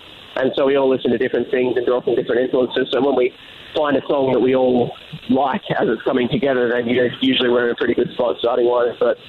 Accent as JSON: {"language": "English", "town": "Canberra", "region": "Australian Capital Territory", "country": "Australia", "tie": "born or raised there", "lives_now": "United States", "said": "growing up in Canberra, which is not the biggest city in Australia by any shot"}